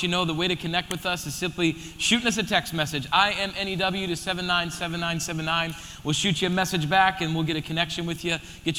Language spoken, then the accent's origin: English; Rapid City, South Dakota, United States; I grew up in Rapid City, South Dakota. And when I was being born there, when I was born there and raised there, it was about 45,000 people was in Rapid City